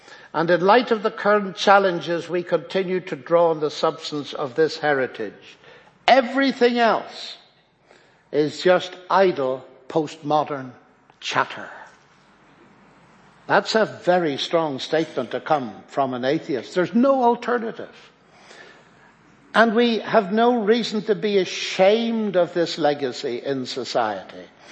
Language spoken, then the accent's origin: English; Ireland; I come from Ireland.